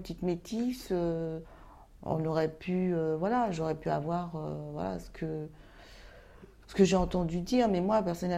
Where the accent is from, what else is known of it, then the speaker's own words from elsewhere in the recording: Orléans, Centre-Val de Loire, France; Alors j'ai passé mon enfance là, dans le Vieil Orléans.